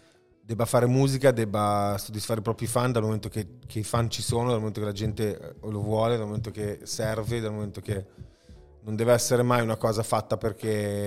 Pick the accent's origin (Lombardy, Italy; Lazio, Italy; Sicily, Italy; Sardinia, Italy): Lombardy, Italy; Milan; Sicuramente io sono cresciuto in Moscova. Il Parco Sempione come luogo di tutto.